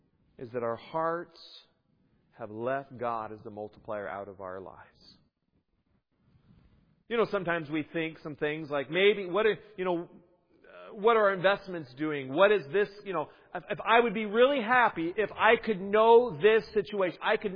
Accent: Washington, United States; I grew up in Washington State, and my mom had when I was growing up, my mom would talk about skiing.

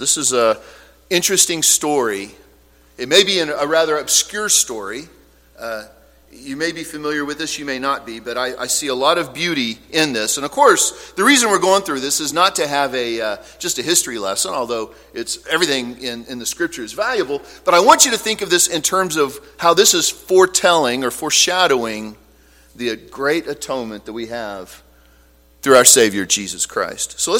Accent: Oklahoma, United States; But I'm from Oklahoma, and that means land of the red man.

